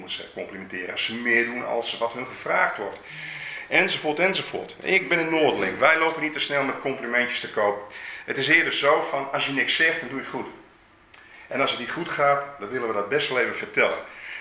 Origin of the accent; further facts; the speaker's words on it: Leeuwarden, Friesland, Netherlands; Ik kom uit Leeuwarden, ik ben er geboren getogen.